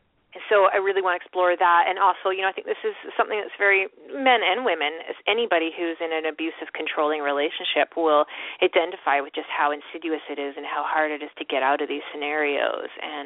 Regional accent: Canada; Yeah, well, I'm Canadian, of course, but the Germans love Canada.

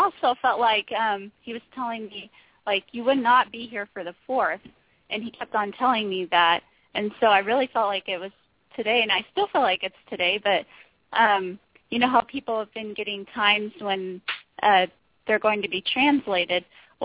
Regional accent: Oklahoma, United States; now in Texas, United States; I grew up in Oklahoma, but I am in Texas now.

